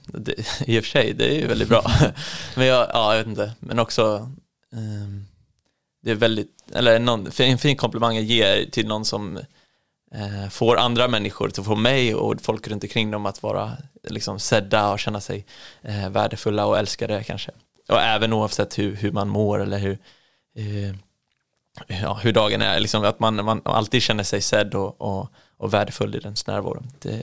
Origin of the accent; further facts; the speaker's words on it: Småland, Sweden; also born or lived in Gothenburg; Jag föddes ju faktiskt på andra sidan Sverige, Göteborg. Så det var kul. Så jag började mina första år nere i Göteborg. Men sen så har jag haft majoriteten av min uppväxt i Småland. I Holsbybrunn utanför Vetlanda. Som jag flyttade när jag var 10 någon gång.